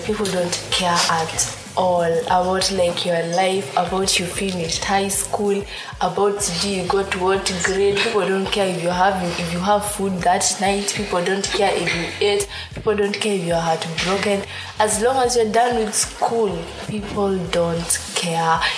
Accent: Nandi County, Kenya; I'm from Nandi, so I live in Nandi at the moment.

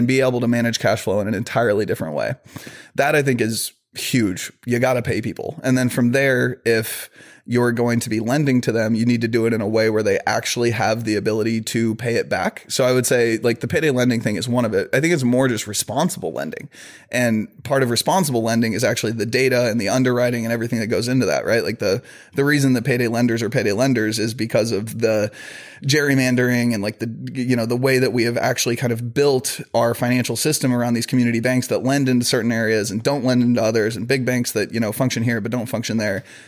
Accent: Kansas City, United States; So I'm from Kansas City, payday loan capital of, I always say payday loan capital of the world.

